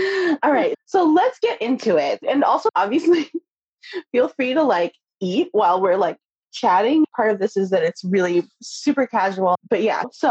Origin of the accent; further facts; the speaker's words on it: Makati, Metro Manila, Philippines; born there; I was born in Makati.